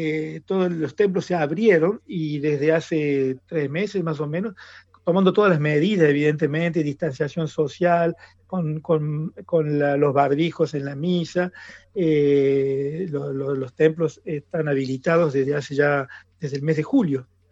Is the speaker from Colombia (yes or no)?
no; Río Primero, Córdoba, Argentina; la gente de mi pueblo, de Río Primero, y a mi familia que están en Río Primero y también en la ciudad de Córdoba.